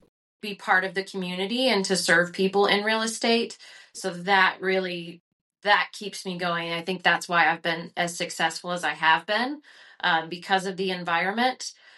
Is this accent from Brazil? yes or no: no; Lubbock, Texas, United States; moved away as an adult; now in Tennessee, United States; So I'm originally from Lubbock, Texas. I lived there 26 years.